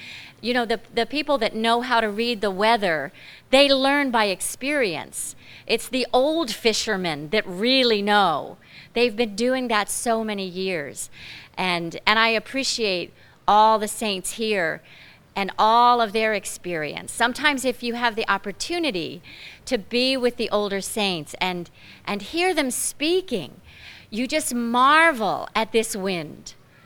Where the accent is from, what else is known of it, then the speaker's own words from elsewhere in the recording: Florida, United States; You know, I grew up in South Florida, so before the storm, there was a special wind, but it was always warm.